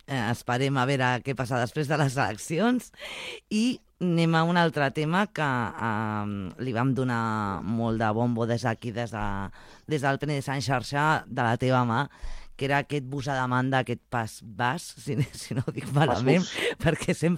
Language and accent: Catalan; Barcelona, Catalonia, Spain; tu i jo som de fora, som de Barcelona